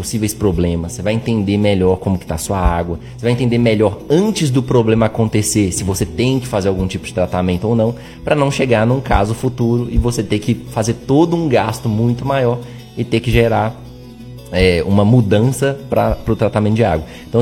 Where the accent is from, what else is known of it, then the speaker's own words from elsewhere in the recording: Belo Horizonte, Minas Gerais, Brazil; Eu sou de Belo Horizonte, inclusive, mas vim para cá por causa da Campo.